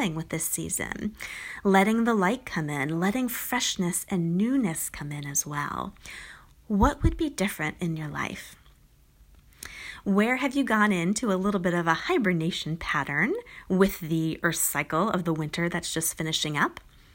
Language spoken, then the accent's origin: English; Northeast, United States; Growing up in the Northeast, we were always cooped up during the winter time.